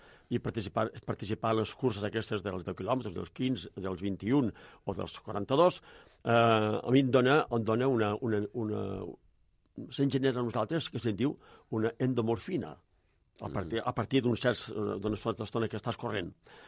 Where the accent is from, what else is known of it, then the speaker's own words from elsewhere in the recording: Balaguer, Catalonia, Spain; jo soc de Balaguer